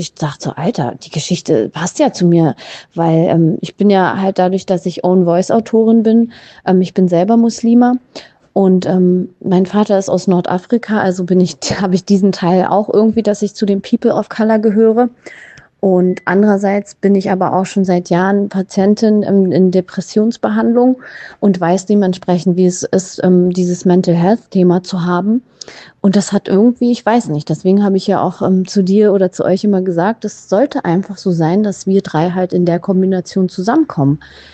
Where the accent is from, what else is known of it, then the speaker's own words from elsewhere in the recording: Berlin, Germany; ich bin ja schon fast 42 und ich bin ja in Berlin groß geworden. Ich bin Berlinerin und ich bin halt multikulturell aufgewachsen. Mein Mann ist Türke. Ich habe selber mehrere Backgrounds in mir.